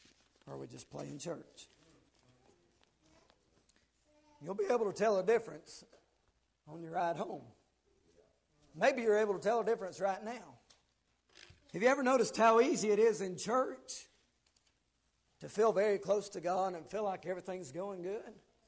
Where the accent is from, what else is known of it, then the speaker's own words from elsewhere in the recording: the South, United States; A lot of you know that. We're from the South.